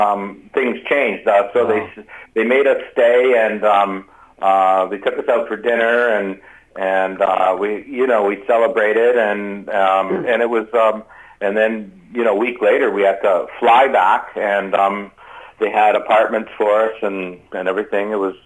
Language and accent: English; Canada; now in Las Vegas, United States; because, you know, I'm Canadian